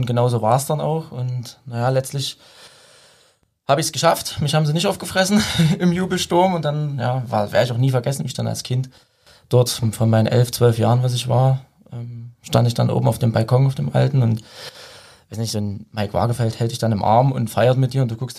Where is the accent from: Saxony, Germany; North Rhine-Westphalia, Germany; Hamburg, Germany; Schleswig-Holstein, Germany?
Saxony, Germany; Dresden; ich bin ja in Dresden aufgewachsen